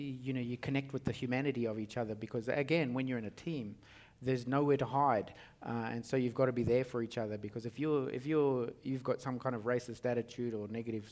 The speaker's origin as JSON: {"language": "English", "town": "Bundaberg", "region": "Queensland", "country": "Australia", "tie": "born or raised there", "said": "you think of like growing up in Bundaberg in the 1970s, right?"}